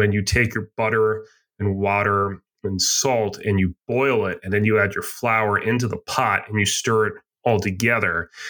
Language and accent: English; New England, United States; Look, we're all from New England here. And we love New England.